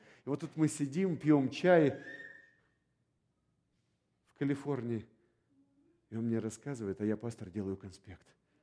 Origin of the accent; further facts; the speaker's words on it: Chișinău, Moldova; Я вырос в Кишиневе. Дитя городских кварталов, вы понимаете меня?